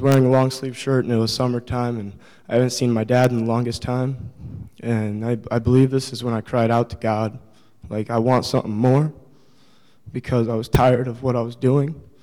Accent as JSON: {"language": "English", "region": "South Dakota", "country": "United States", "said": "I'm 20 years old. I'm from South Dakota. I've kind of lived everywhere around here."}